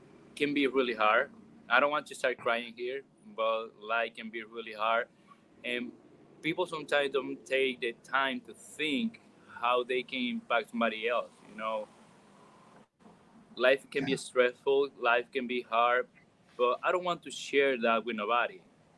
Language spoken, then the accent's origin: English; Orlando, Florida, United States; but I'm from Orlando. I can say that, you know?